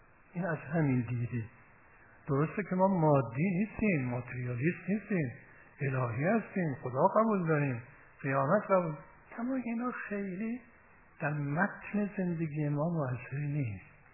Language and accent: Persian; Iran